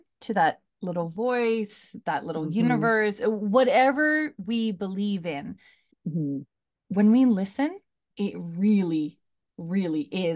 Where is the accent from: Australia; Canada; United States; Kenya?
Canada; I'm Canadian. I'm like, okay, no problem.